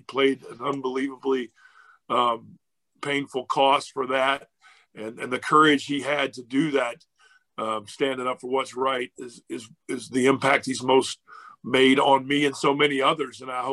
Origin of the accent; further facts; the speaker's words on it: Virginia, United States; also born or lived in Georgia; growing up in Virginia and having lived in Georgia, you know, I think I might have told you before, I used to teach high school. I taught high school for 1 year in Rome, Georgia.